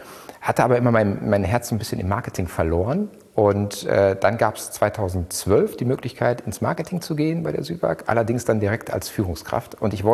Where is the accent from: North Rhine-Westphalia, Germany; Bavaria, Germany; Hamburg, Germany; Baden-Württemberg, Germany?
North Rhine-Westphalia, Germany; Ich komme aus dem Ruhrgebiet